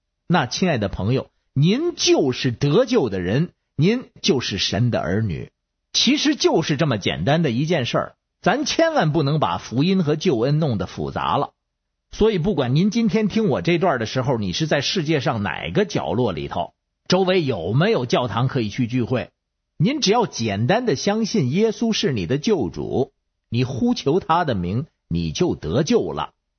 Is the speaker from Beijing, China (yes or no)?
yes; Beijing, China